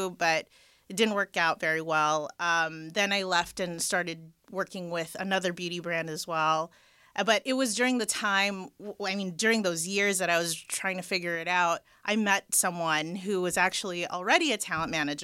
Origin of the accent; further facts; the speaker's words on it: Los Angeles, California, United States; I'm very proud to be from the Valley. I don't know why people hate on it, but I'm from the Valley.